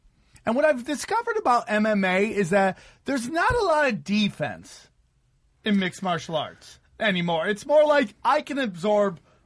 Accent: New York, United States; Upstate New York.

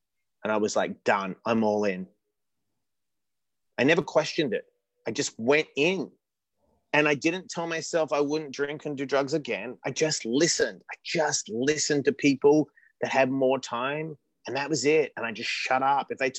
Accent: Australia; born there; I was born in Australia.

